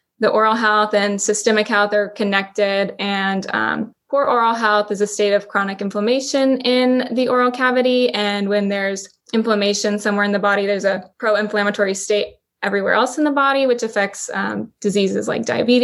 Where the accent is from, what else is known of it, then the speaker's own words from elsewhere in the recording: Maryland, United States; born there; also born or lived in Virginia / Kansas / Nebraska; now in Texas, United States; I was born in Maryland, and we lived in Virginia near DC, and then Kansas. We lived in Texas when I was younger, and then Nebraska.